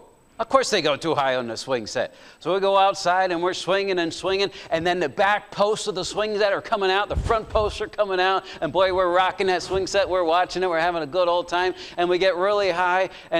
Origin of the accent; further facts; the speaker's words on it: Limerick, Pennsylvania, United States; I grew up in Limerick, Pennsylvania. How many know where Limerick is?